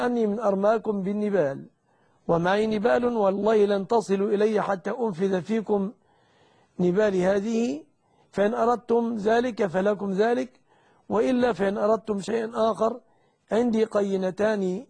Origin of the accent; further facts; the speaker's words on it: Egypt; أن يحفظ بلادنا مصر آمنة مطمئنة من كل مكروه ومن كل سوء